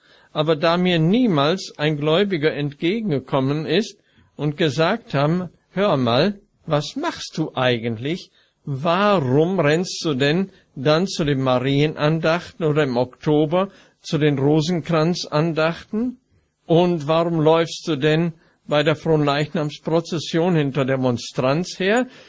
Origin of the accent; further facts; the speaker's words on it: North Rhine-Westphalia, Germany; born there; Ich bin geboren im Münsterland, Nordrhein-Westfalen.